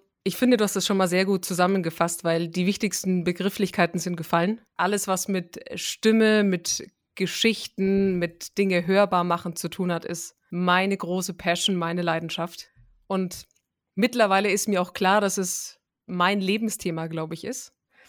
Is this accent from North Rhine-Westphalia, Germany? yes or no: no; Bavaria, Germany; Ich würde jetzt am liebsten sagen, ich komme aus Franken, also eigentlich Bier.